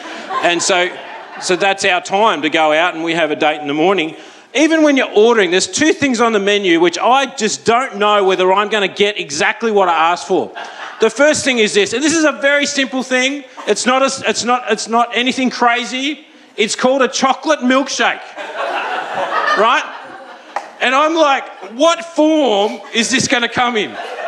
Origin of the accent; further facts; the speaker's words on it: Wagga Wagga, New South Wales, Australia; I'm from Wagga, I'm a country boy, you know, and I'm living in the city